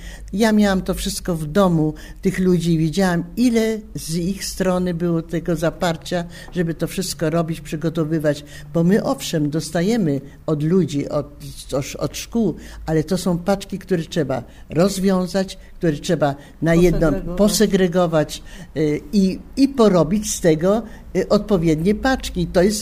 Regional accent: Lviv, Lviv Oblast, Ukraine; ja mam sentyment wyjątkowy do Lwowa, może dlatego, że jestem lwowianka rodowita i dlatego dokąd, a już jestem w sędziwym wieku

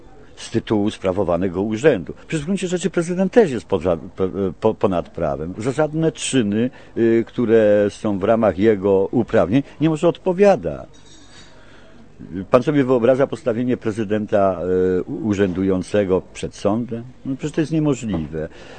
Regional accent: Nowy Sącz, Lesser Poland, Poland; Ja jestem z Nowego Sącza

